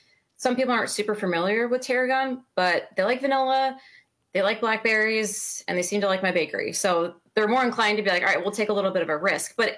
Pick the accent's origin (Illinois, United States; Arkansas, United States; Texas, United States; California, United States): Illinois, United States; Chicago; It's funny because I'm from Chicago.